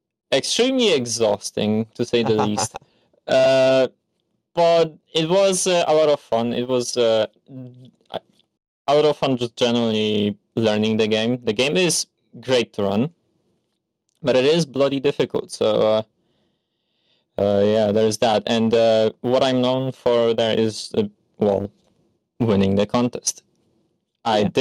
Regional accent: Poland; And I'm from Poland. I don't really want to say exactly from where, but I'm from Poland.

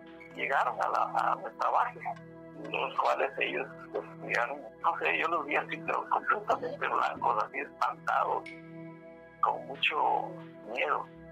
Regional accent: Guadalupe, Veracruz, Mexico; Aquí de donde yo soy, aquí de Guadalupe, pues no hay un hospital de primer nivel.

